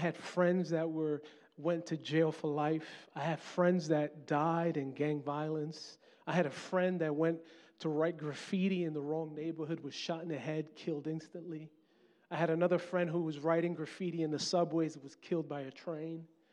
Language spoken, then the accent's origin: English; Brooklyn, New York, United States; accent: Brooklyn; When I was a young kid, I grew up in Brooklyn, New York, hence the accent.